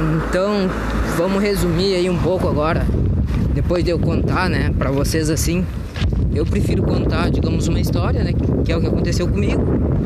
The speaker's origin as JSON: {"language": "Portuguese", "region": "Rio Grande do Sul", "country": "Brazil", "moved": "yes", "said": "Eu saí lá do Rio Grande do Sul, saí da minha zona de conforto, tô num lugar que não é confortável, né?"}